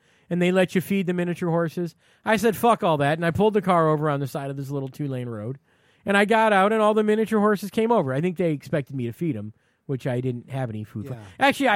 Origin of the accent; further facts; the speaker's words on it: Detroit, Michigan, United States; Look, I'm from Detroit